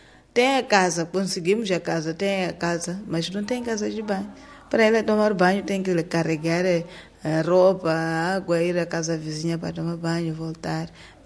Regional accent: Chibuto, Gaza, Mozambique; Eu nem sou natural daqui, sou de Chibuto. Vim simplesmente só para estar a trabalhar com a Reencontro.

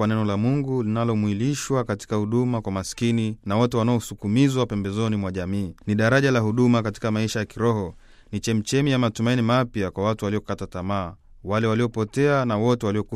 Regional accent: Moshi, Kilimanjaro, Tanzania; born there; nilizaliwa katika Jimbo la Moshi, parokia ya Lowerere. Ni mtoto wa pili kati ya watoto 9 wa … na … Tangu utoto wangu nimelelewa katika maadili na desturi za Kikatoliki.

